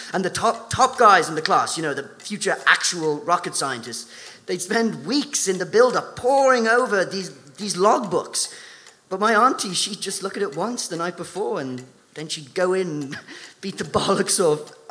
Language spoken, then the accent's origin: English; Islington, London, United Kingdom; So, I'm from North London, from Islington, and I...